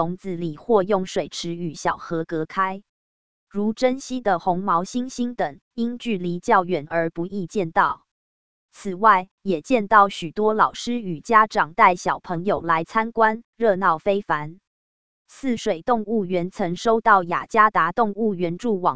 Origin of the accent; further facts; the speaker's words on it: Taiwan; 途中司机问我来自何处，我告知来自台湾